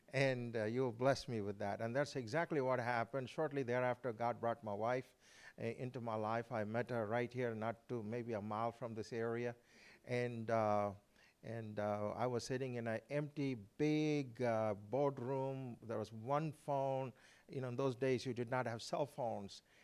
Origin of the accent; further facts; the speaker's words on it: India; moved away as an adult; now in United States; God brought me to South Carolina. I didn't know anything about South Carolina. Originally, I'm from India, and I just got through seminary, and I came here.